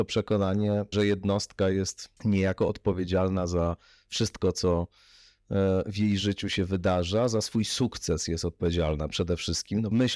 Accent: Warsaw, Masovian Voivodeship, Poland; wychowywałem się na Chomiczówce

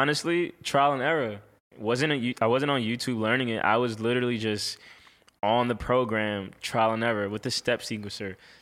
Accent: New York, United States; It started just growing up in New York, you know.

